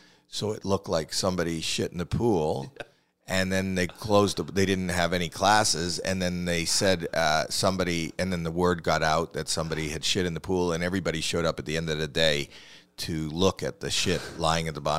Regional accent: Toronto, Ontario, Canada; I'm from Toronto, Ontario, Canada.

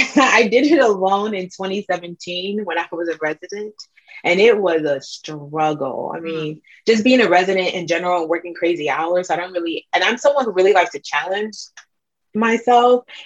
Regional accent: Nigeria; I'm Nigerian.

